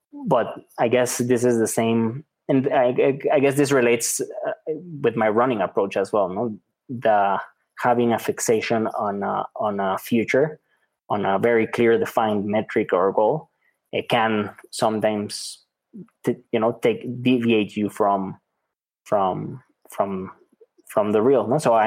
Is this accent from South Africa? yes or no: no; Mexico; English is a second language; moved away as an adult; we're native from Mexico and we began doing them here, but I mean, we're curious, energetic. And so then at some point our country looked small and there were many other parts to explore.